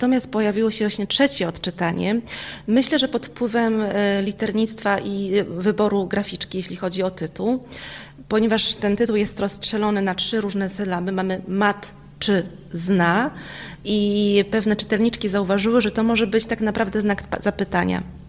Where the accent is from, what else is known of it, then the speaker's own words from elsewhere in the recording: Masovian Voivodeship, Poland; ja pochodzę z Kurpi Zielonych, więc siłą rzeczy też mi zależało na tym, żeby jakoś zaprezentować ten region Polakom